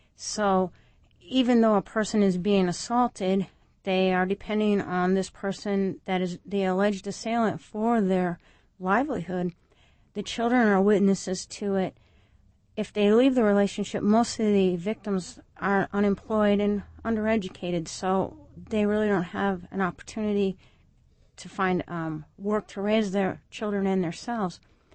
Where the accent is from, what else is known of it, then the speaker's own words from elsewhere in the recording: Indiana, United States; I grew up in Porter County, Indiana, Okay. And everybody was blue collar.